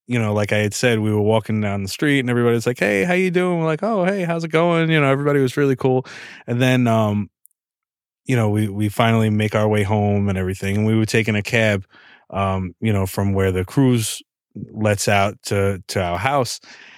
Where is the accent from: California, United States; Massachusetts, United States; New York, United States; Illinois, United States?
New York, United States; New York City; You know, like we're from New York City. Like we're not used to that.